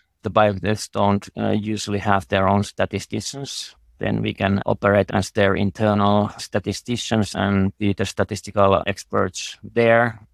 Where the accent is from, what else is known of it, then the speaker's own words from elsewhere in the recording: Turku, Southwest Finland, Finland; English is a second language; I'm a statistician and I come from Finland in Turku, so southwest Finland, or 50 kilometers from Helsinki.